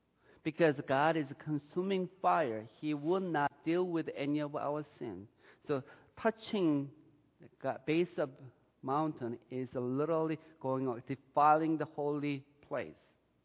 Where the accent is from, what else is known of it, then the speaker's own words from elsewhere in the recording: South Korea; When I was growing up in Korea, I didn't have that luxury.